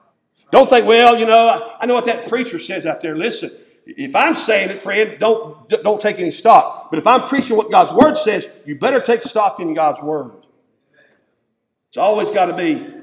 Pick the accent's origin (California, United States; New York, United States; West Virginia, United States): West Virginia, United States; And look, I'm a hillbilly, and I'm from West Virginia, and I'm not ashamed of that.